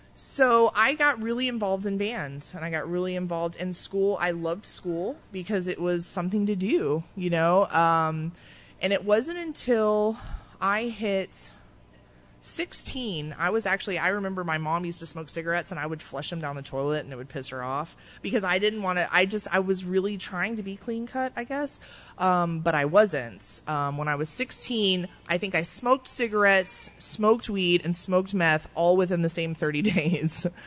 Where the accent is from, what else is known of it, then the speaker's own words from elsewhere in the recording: Fort Rucker, Alabama, United States; born there; I was born in Alabama. I don't like to tell too many people that, but it's true. I was born in Alabama, 1975, Fort Rucker.